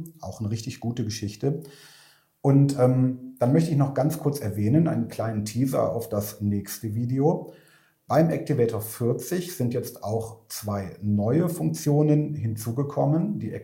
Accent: Cologne, North Rhine-Westphalia, Germany; Ja, mir geht als Kölner natürlich das Herz auf, dass es auch ein Beratungszentrum in meiner Heimatstadt gibt.

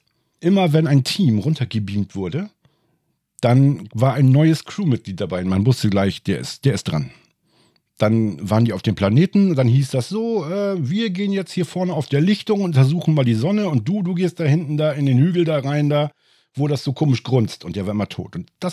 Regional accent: Aurich, Lower Saxony, Germany; als ich als kleiner Junge in den Bibliotheken von Aurich rumgestöbert habe nach paranormalen Sachen

